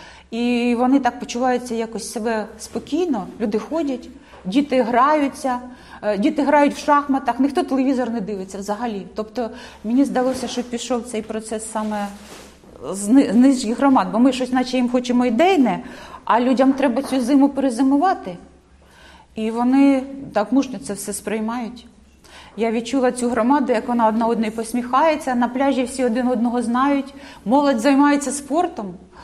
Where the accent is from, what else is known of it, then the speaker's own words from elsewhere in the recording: Hola Prystan, Kherson Oblast, Ukraine; Да, так само і в моєму рідному місті Гола Пристань, як святкували День Незалежності